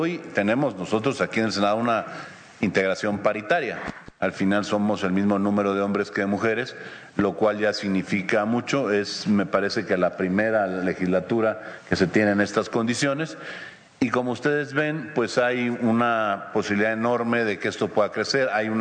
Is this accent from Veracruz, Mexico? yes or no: yes; Veracruz, Mexico; Yo soy de Veracruz, entonces, bueno, pues, estado vecino con nosotros.